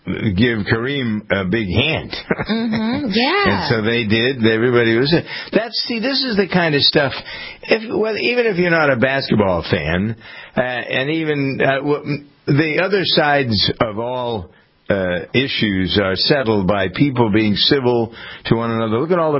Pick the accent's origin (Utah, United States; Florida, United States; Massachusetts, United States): Massachusetts, United States; Boston; See, as a Bostonian, I think Bob Cousy was the best basketball player of all time, and maybe Larry Bird.